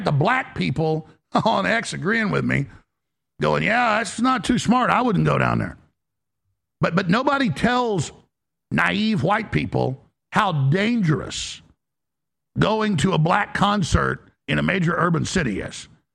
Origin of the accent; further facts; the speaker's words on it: Dallas, Texas, United States; When I grew up in Dallas, I've been targeted because I was white a lot.